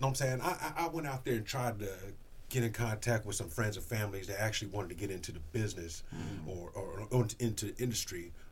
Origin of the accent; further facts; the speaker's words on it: Topeka, Kansas, United States; All right, well, we're from Topeka.